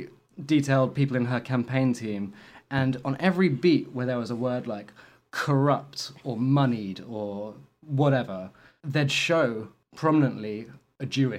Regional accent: England, United Kingdom; I'm from England

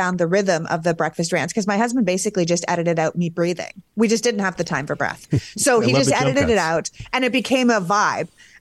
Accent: Canada; As a Canadian

